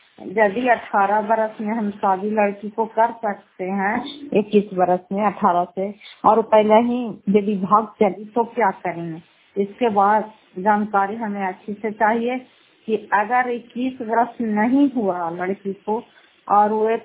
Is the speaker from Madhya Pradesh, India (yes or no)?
no; Fatehpur, Bihar, India; घर फतेहपुर पंचायत मकौटा जिला नवादा खरातसरा की निवासी हूँ और मैं 18 से 21 वर्ष की लड़की हूँ।